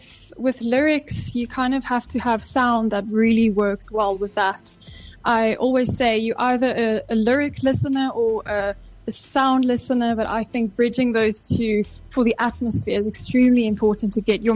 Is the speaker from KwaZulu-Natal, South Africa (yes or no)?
no; Randburg, Gauteng, South Africa; Yes, born and raised in Randburg, Johannesburg.